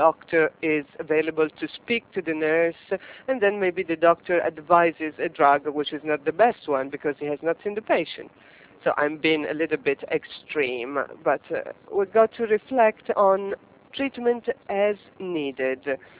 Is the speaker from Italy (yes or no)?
yes; Alghero, Sardinia, Italy; I come from Sardinia, Alghero, and I work in an anesthesiology department.